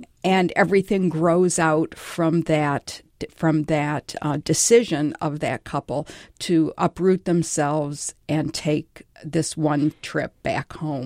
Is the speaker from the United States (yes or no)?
yes; Detroit, Michigan, United States; born there; Well, Marcia, I was born in Detroit